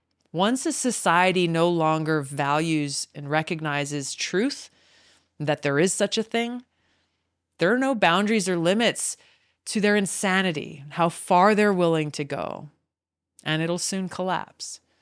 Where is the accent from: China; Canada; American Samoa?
American Samoa; born there; I was born in American Samoa, actually. I'm the fourth of five, and my younger sister was born in Hawaii.